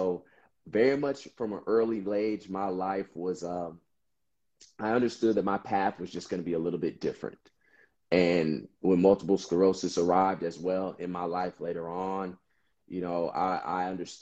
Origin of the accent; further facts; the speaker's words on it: Austin, Texas, United States; I'm a diehard, you know, native Texan, proud of my state.